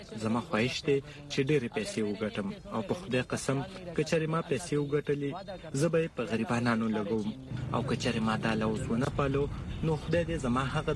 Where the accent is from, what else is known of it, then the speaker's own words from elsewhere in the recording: Peshawar, Khyber Pakhtunkhwa, Pakistan; زه د پېښور د یو غریب کورنۍ نه